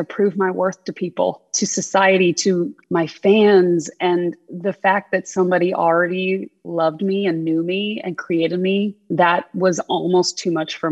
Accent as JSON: {"language": "English", "town": "Houston", "region": "Texas", "country": "United States", "tie": "born or raised there", "said": "I grew up in Houston, Texas, and it was a wonderful childhood."}